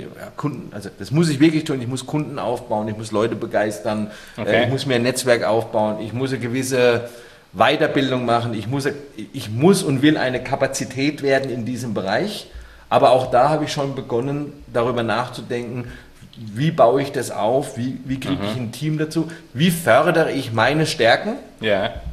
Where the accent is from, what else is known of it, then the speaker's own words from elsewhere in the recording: Bavaria, Germany; now in Nuremberg, Germany; ich komme nicht aus der Region Nürnberg, obwohl ich jetzt hier lebe. Ich komme aus Unterfranken